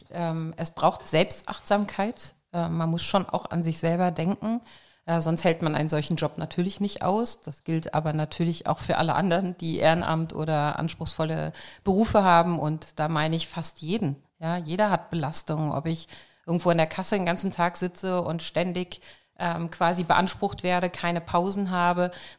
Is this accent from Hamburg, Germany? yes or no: no; Schwalbach am Taunus, Hesse, Germany; Ich bin seit etlichen Jahren Mitglied der Freiwilligen Feuerwehr in meiner Heimatstadt Schwalbach am Taunus.